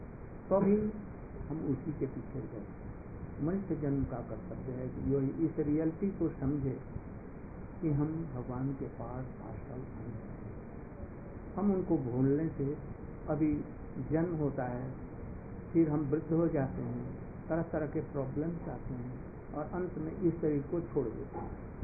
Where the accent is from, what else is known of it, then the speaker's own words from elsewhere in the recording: Vrindavan, Uttar Pradesh, India; मैं भारतवर्ष में वृंदावन मथुरा से आया हूँ। हम लोग भारतीय वैदिक ज्ञान और संस्कृति के प्रचारक हैं।